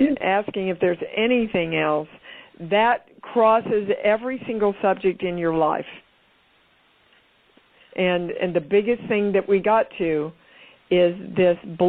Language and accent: English; Kansas, United States; I'm from Kansas.